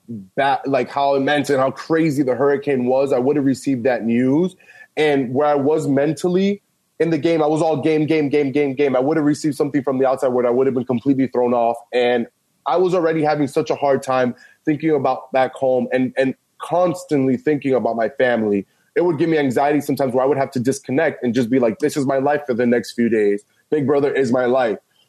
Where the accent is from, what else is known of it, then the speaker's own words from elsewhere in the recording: Florida, United States; My hometown, you know, some trees were knocked down and some fences, but everybody's doing good. Key West, which is like an hour, 2 hours away from me, they were hit really hard